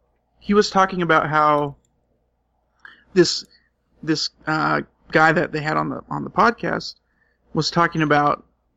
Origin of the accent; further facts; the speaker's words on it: United States; So, you know, I'm American, right?